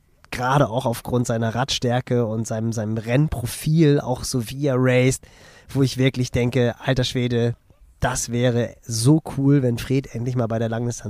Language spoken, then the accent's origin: German; Hamburg, Germany; Also bei uns in Hamburg war es jetzt diese Woche echt noch kalt morgens.